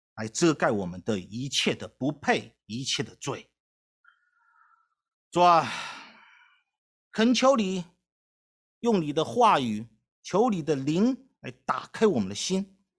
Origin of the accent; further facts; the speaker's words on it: Wuhan, Hubei, China; moved away; 我是武汉人我是在武汉出生。我说如果我还生活在武汉